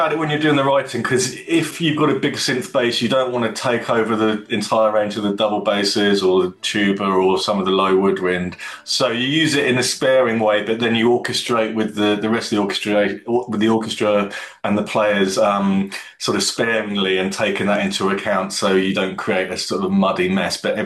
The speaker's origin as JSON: {"language": "English", "region": "South East England", "country": "United Kingdom", "tie": "born or raised there", "said": "I grew up not in London, but not far from London in the home counties."}